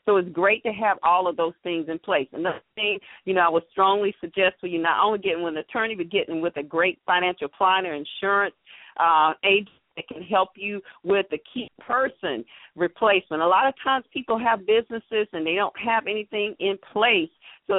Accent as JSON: {"language": "English", "town": "Atlanta", "region": "Georgia", "country": "United States", "tie": "born or raised there", "said": "I had the privilege of growing up in Atlanta"}